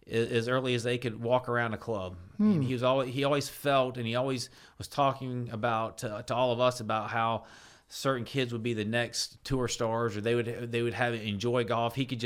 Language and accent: English; Newnan, Georgia, United States; Yes, I was originally from Noonan. I was born in the original Noonan Hospital that is now part of West Georgia